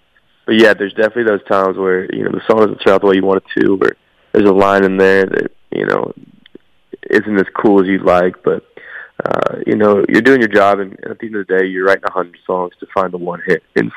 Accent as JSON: {"language": "English", "town": "Nashville", "region": "Tennessee", "country": "United States", "tie": "born or raised there", "said": "And even just growing up in Nashville, you're around it."}